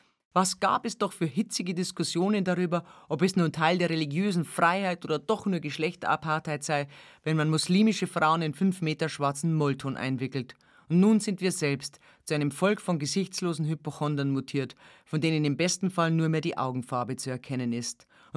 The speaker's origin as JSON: {"language": "German", "region": "Bavaria", "country": "Germany", "said": "Beerdigungen, die bei uns in Bayern traditionell in einem Leichenmahl beim ortsansässigen Wirt mit bis zu 100 Personen gipfeln"}